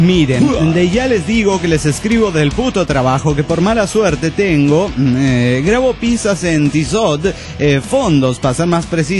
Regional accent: Chacabuco, Buenos Aires Province, Argentina; de Chacabuco.

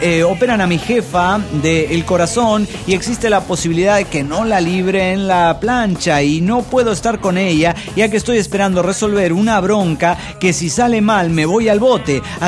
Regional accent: Oruro, Bolivia; now in Cochabamba, Bolivia; Aunque vivo en Cochabamba, yo soy de Oruro originario, como buen orureño

